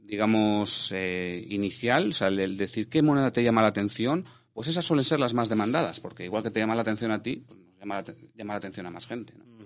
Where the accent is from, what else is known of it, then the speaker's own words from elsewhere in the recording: Valencia, Valencian Community, Spain; mi tierra. O sea, Valencia está llena de gótico y de románico y eso influye mucho ese paisaje de la infancia.